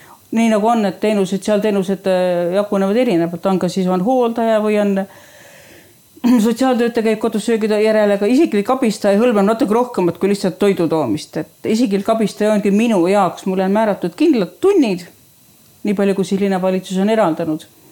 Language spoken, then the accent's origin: Estonian; Pöide, Saare County, Estonia; Ma olen pöid, et Oti mõisest.